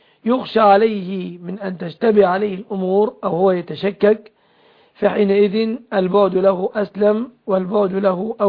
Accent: Mansoura, Dakahlia, Egypt; أنا باعتباري من المنصورة

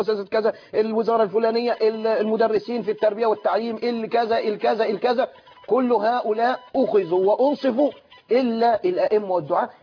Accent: Giza Governorate, Egypt; لكن أنا من القاهرة من الجيزة.

